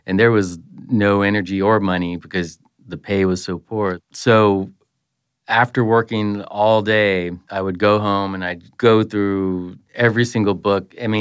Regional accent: San Antonio, Texas, United States; growing up in San Antonio, my family being so diverse from Mexican, Spanish, German, French, English, Polish, I was exposed to so many different types of cooking growing up.

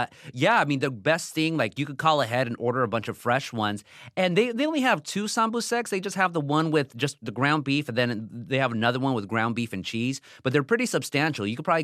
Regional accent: Anaheim, California, United States; we're going to be eating in my hometown of Anaheim

